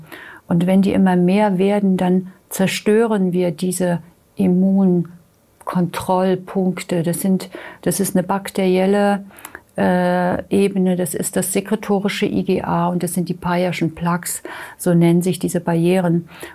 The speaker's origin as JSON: {"language": "German", "region": "Mecklenburg-Vorpommern", "country": "Germany", "tie": "born there", "said": "ich bin oben an der Ostsee geboren, am Bodden, Greifswalder Bodden, und da waren Krüppelkiefern."}